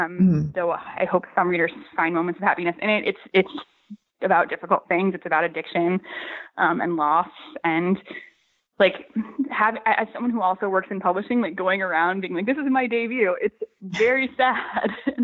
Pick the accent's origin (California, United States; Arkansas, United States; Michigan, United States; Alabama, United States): Michigan, United States; now in New York, United States; I sometimes think I'm from Northern Michigan, and the book is set in Northern Michigan in a fictionalized version, really, of the place I grew up, with some tweaks. But like, and I've lived in New York ever since, just like Kat.